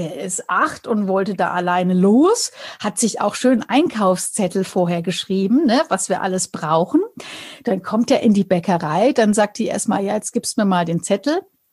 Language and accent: German; Bavaria, Germany